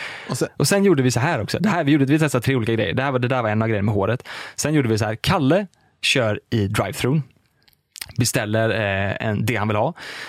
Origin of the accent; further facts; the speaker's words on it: Smögen, Västra Götaland County, Sweden; jag är ju från Smögen, och Oskar hade ställe där, så han var där varje sommar och på helgerna. Så vi båda två är uppväxta på Smögen